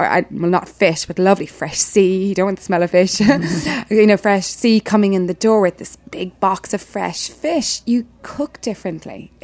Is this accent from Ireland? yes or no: yes; Cork, Munster, Ireland; I'm from Cork, yeah. And there's a lot of jokes about people from Cork thinking that there's nowhere else in the world but Cork.